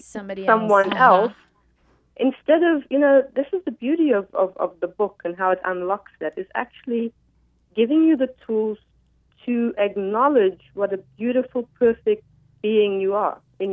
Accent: South Africa; born there; also born or lived in Brazil / Namibia; I was born in South Africa. We lived for 14 years in Brazil. We lived in Namibia.

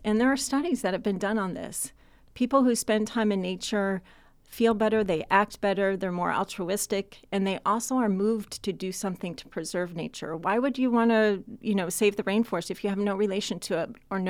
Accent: Los Angeles, California, United States; I did have the experience of growing up in Los Angeles in the Santa Monica Mountains. So the Santa Monica Mountains were my playground. So I grew up very close to nature.

